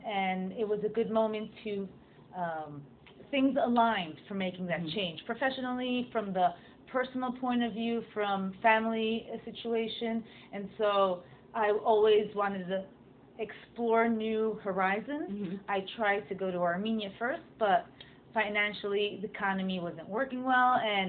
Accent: Uruguay; English is a second language; moved away as an adult; now in United States; my life, I lived in Uruguay, which is a Spanish-speaking country.

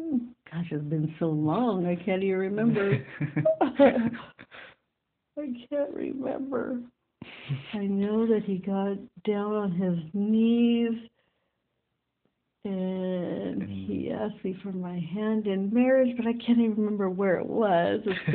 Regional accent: Santa Barbara, California, United States; Yes, I grew up in Santa Barbara, and it was fun growing up there in Santa Barbara

